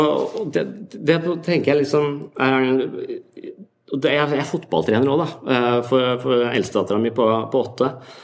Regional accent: Tønsberg, Vestfold, Norway; I Tønsberg der jeg vokste opp, og jeg prøvde å snakke med jenter

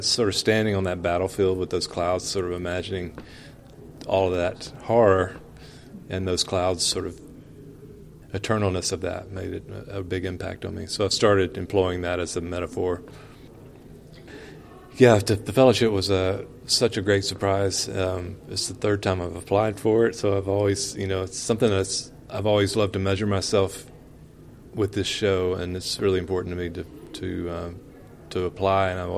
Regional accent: West Point, Mississippi, United States; So I was born and raised in West Point, Mississippi. Grew up really not exposed to a lot of art.

